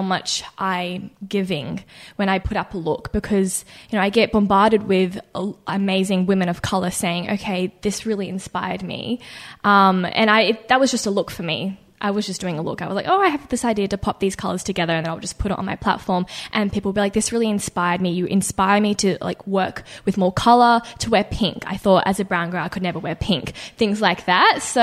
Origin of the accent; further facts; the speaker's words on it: Connecticut, United States; also born or lived in Sydney, Australia; So I was born in Sydney, but at the age of, I think around 5 or 6, I moved to Connecticut in the US of all places